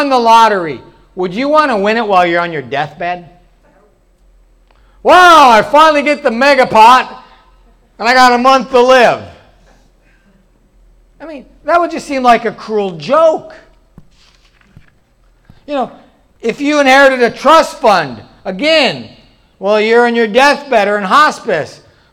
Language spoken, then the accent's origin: English; North Dakota, United States; many of us growing up here in Kansas, I grew up in North Dakota